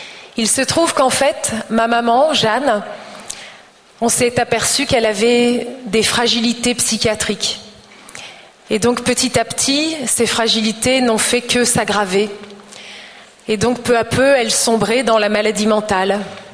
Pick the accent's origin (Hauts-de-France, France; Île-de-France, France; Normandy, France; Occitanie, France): Normandy, France; born there; Et en fait, j'ai pas l'air comme ça, mais je suis née en Normandie. Et alors, je suis née d'une mère normande